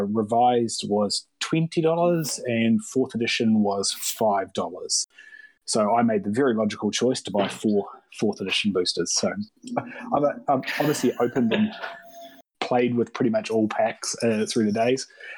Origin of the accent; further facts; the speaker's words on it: New Zealand; now in Australia; I'm originally from New Zealand and now live in Australia.